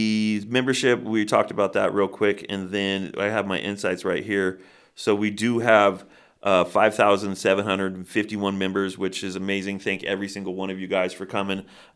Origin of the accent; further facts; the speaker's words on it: Bishop, California, United States; Like I said, I was born and raised here in Bishop, and this is my town, man.